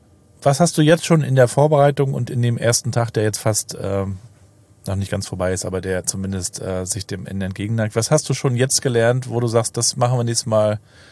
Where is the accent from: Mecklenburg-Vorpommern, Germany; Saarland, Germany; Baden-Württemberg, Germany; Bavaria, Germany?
Mecklenburg-Vorpommern, Germany; Rostock; und ich komme jetzt aus Rostock